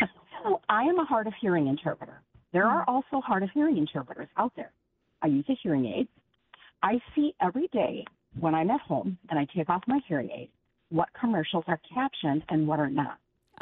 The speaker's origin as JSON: {"language": "English", "town": "Milwaukee", "region": "Wisconsin", "country": "United States", "said": "I hail from the Milwaukee area."}